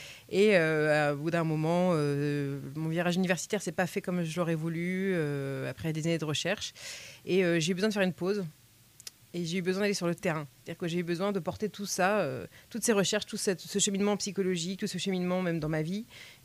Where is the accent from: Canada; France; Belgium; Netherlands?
France; Normandy; parce que je suis normande, mais je suis arrivée en Touraine.